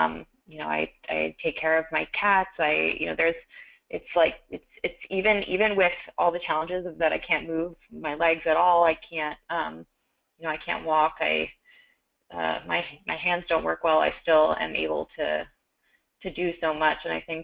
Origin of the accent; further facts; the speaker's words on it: New York City, New York, United States; I'm from New York City, so I kind of knew the deal